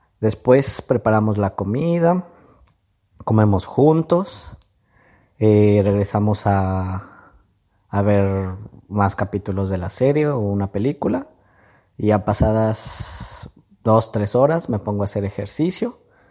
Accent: Mexico; soy de México

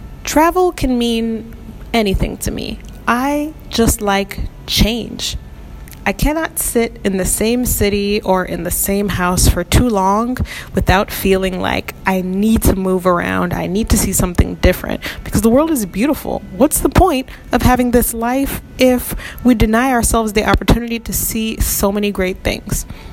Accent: Illinois, United States; places that were really close to my home state, Illinois

